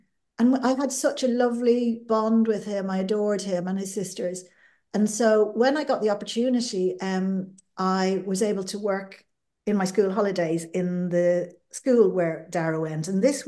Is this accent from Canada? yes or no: no; Dublin, Leinster, Ireland; So I grew up in Dublin, in the suburbs of Dublin. And it was quite a close community.